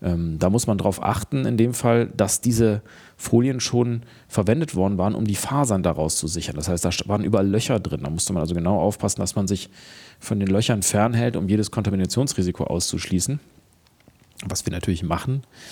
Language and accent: German; Cologne, North Rhine-Westphalia, Germany; Ja, ich komme aus Köln.